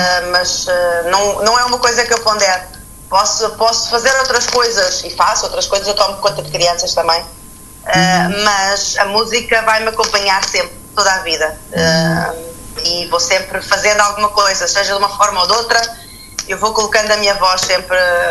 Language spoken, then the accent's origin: Portuguese; Lisbon, Portugal; also born or lived in Madeira; Eu neste momento estou na Madeira, que é a minha terra, onde eu nasci, mas eu tenho feito um percurso por vários sítios. Eu cresci em Lisboa, onde o meu pai fez carreira, e voltei para a Madeira num ano depois de eles terem voltado, o meu pai e a minha mãe.